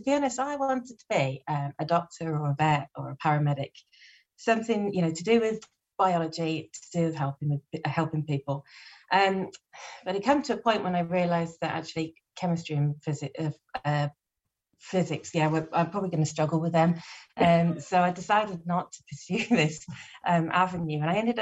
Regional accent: South West England, United Kingdom; I saw the local firefighters of my hometown, which is a quite small little town in deepest, darkest Somerset.

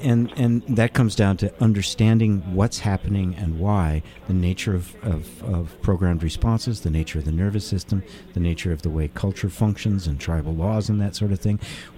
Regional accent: Midwest, United States; And I grew up in the Midwest, right? Greek Orthodox was as esoteric as it got.

